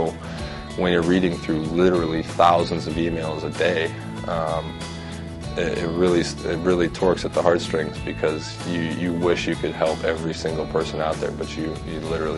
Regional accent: Pewaukee, Wisconsin, United States; it's cool that I can still go back to my hometown and just be regular old me. And my family and my friends keep me so grounded, and they keep me so humble. And I really get to just kind of see all this from the perspective of that kid from Pewaukee.

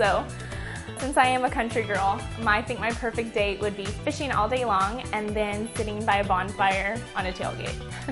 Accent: North Richland Hills, Texas, United States; I'm from North Richland Hills, Texas, and I am a rookie.

